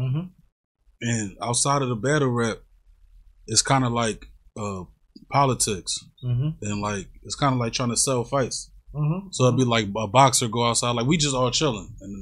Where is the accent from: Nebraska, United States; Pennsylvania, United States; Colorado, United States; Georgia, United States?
Pennsylvania, United States; Philadelphia; the reason why I definitely wanted to get in it because I'm from Philly, and I feel like battle rappers is the best rappers.